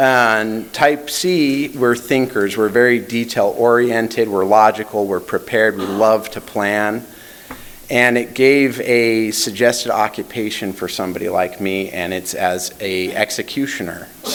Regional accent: Provo, Utah, United States; So I grew up in Provo, Utah. I grew up in a very healthy home. I was the 7th of 8 kids. We were religious.

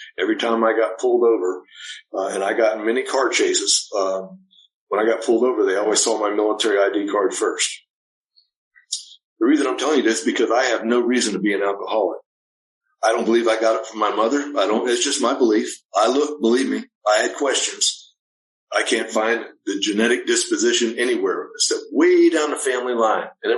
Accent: Key West, Florida, United States; also born or lived in Parris Island; And I spent all my teenage years, the formative years in Key West and Cuba, back and forth, back and forth. I graduated high school in the Navy base down in Cuba.

